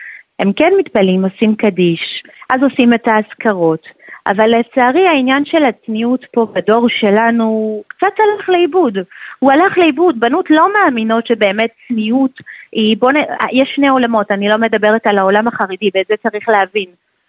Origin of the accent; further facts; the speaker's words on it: France; Hebrew is a second language; now in Israel; אנחנו צרפתים, כן?